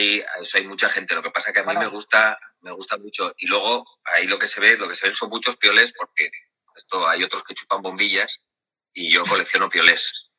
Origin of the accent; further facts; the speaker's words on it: Oviedo, Asturias, Spain; Sí, sí, yo me crié en Oviedo. O sea, mi familia es de esta parte de Llanes, pero yo me crié en Oviedo.